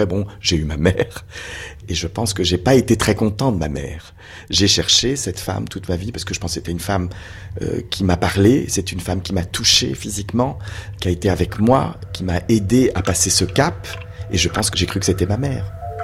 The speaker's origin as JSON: {"language": "French", "town": "Brest", "region": "Brittany", "country": "France", "tie": "born there", "said": "l'hôpital Morvan où je suis né à Brest."}